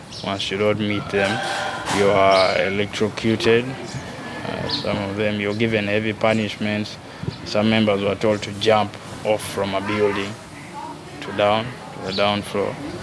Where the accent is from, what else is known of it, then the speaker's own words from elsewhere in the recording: Uganda; English is a second language; I'm from Uganda.